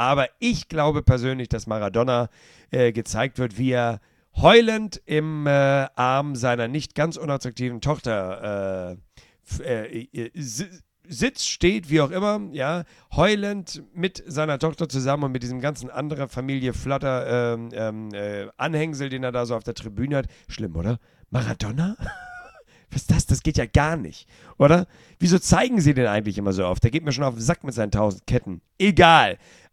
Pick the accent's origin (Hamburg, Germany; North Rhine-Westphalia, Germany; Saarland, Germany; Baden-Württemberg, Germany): Hamburg, Germany; als Hamburger